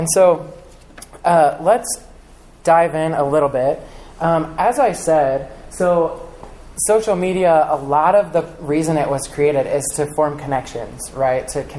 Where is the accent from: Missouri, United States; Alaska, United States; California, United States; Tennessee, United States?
Missouri, United States; I grew up in Missouri, and I attended the University of Missouri in Kansas City